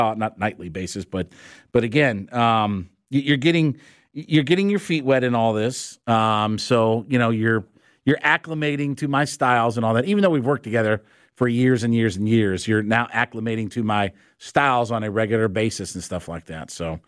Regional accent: Canton, Ohio, United States; Yes. Well, I'm from Canton.

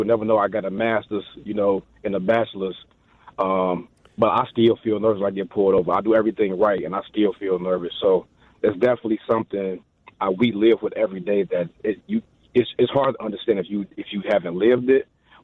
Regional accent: Chicago, Illinois, United States; I grew up in one of the worst neighborhoods in Chicago, maybe the next. I grew up in Austin.

